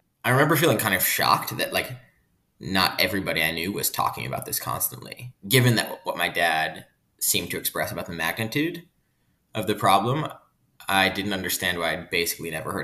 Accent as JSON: {"language": "English", "region": "New Jersey", "country": "United States", "tie": "born or raised there", "said": "I grew up in New Jersey, where my father works as an oceanographer at Rutgers University"}